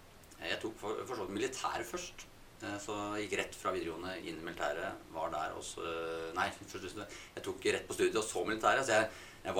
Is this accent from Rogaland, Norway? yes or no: no; Nesodden, Akershus, Norway; jeg vokste opp på Nesodden, da, det betyr at jeg kom dit når jeg var 5 år. Så jeg har på en måte vært der siden det. Så ja. Gått all skolegang egentlig, opp til videregående på Nesodden.